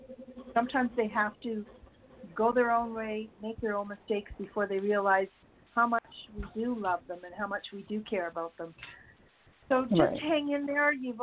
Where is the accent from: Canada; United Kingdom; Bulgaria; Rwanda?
Canada; Okay, I'm from Canada, so I don't know what 1099 is, okay?